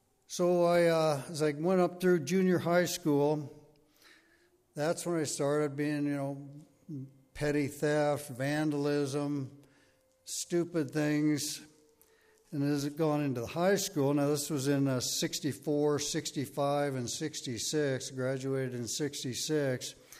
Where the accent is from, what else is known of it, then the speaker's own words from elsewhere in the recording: Des Moines, Iowa, United States; moved away; also born or lived in San Diego; my story began back in August of 1948 when I was born in San Diego. And a couple years later, my parents moved to Des Moines, Iowa, moved back there.